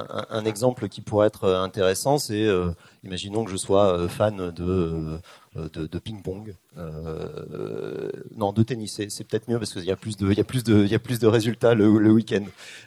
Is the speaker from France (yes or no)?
yes; Rennes, Brittany, France; parce que je suis de Rennes.